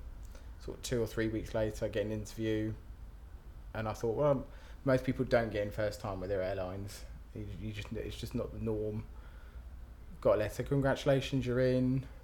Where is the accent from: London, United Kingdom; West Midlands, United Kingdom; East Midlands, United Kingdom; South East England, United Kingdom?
London, United Kingdom; Paddington; I'm 32, and I'm from Paddington.